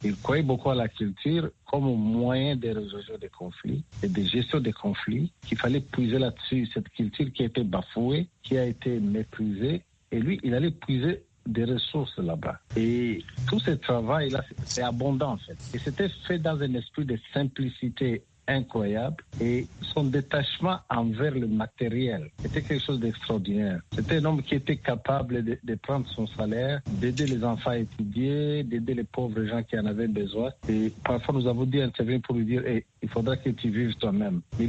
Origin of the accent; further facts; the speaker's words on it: DR Congo; chez nous en République démocratique du Congo